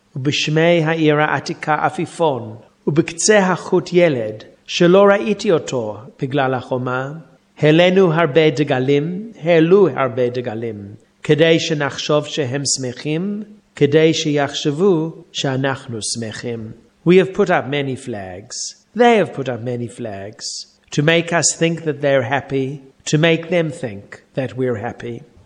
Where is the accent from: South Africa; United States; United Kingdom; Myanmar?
South Africa; perhaps it is from growing up in South Africa